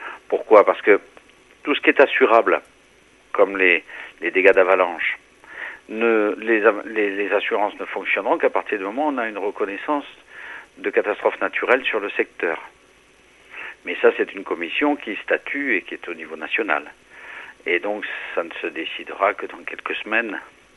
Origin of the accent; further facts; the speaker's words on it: Nouvelle-Aquitaine, France; On a 150 estives chez nous, en Béarn.